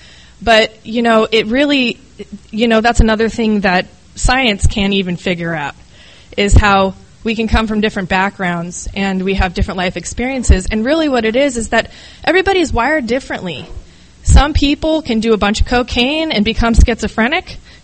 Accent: Midwest, United States; I'm from the Midwest.

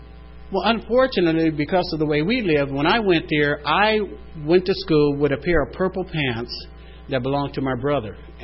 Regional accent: San Diego, California, United States; I come from San Diego. This is where I was born in San Diego, and I'll tell you from the very beginning, as long as I can remember, that God never came into my neighborhood.

